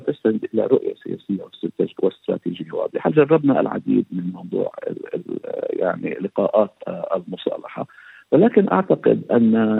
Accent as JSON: {"language": "Arabic", "country": "Palestine", "said": "ثم نحاول أن نحل مشاكلنا الداخلية كفلسطينيين"}